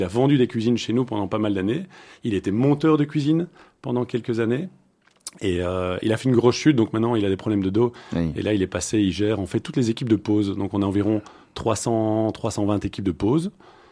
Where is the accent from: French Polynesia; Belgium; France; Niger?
Belgium; Namur, Wallonia; famille namuroise. Donc, j'ai démarré, on va dire, ma vie du côté de Namur. Mes études à Namur et j'ai eu envie de bouger un petit peu pour l'UNIF. Je voulais pas aller sur Namur, donc là j'ai démarré à Bruxelles, à Solvay